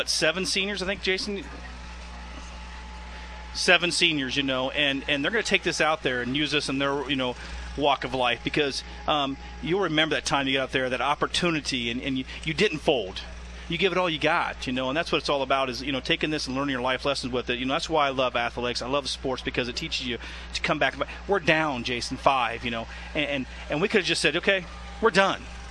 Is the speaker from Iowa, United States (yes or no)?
yes; Albia, Iowa, United States; we're from Albia, we, you know, we bleed blue